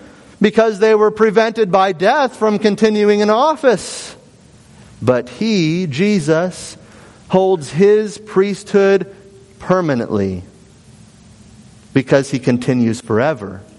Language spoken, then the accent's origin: English; Illinois, United States; growing up as an American boy here in central Illinois